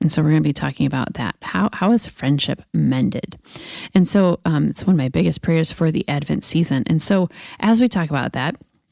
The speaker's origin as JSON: {"language": "English", "region": "California", "country": "United States", "said": "I'm from California, so I like the beach."}